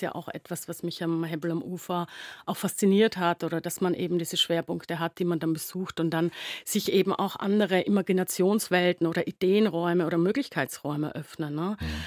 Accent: Styria, Austria; Also ich komme ja aus der Südsteiermark in der Nähe von Graz.

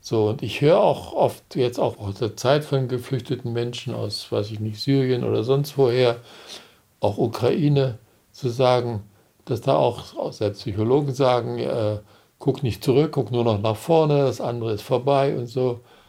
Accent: East Germany, Germany; born there; ich bin ja in der DDR geboren

